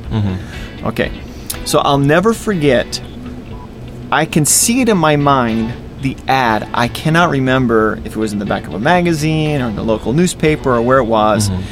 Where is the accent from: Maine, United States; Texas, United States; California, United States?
Maine, United States; growing up in Maine, there wasn't a huge population, so there wasn't a huge amount of competition